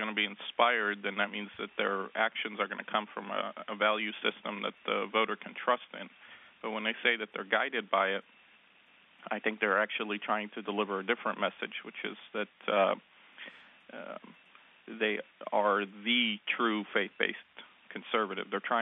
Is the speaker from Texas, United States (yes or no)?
yes; Plano, Texas, United States; when Santorum even came to my hometown in Plano, Texas